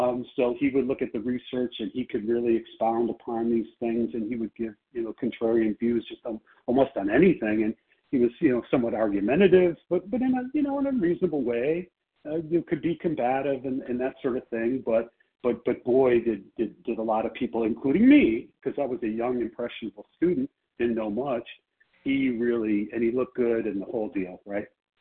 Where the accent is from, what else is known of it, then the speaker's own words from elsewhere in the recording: Chicago, Illinois, United States; I'm from Chicago, and I am going to be your host for the presentation today.